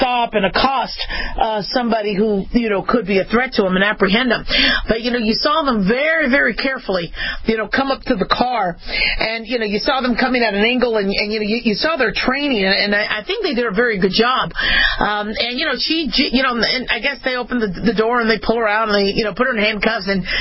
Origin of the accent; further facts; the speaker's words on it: Los Angeles, California, United States; born there; I was born in Cedars of Lebanon, which is now called Cedars of Sinai. So I was born there, but I remember living off of the DeSoto exit.